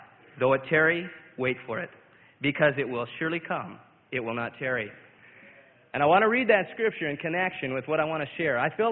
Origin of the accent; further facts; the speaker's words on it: Kalispell, Montana, United States; I'm from Kalispell, Montana, the community chapel there.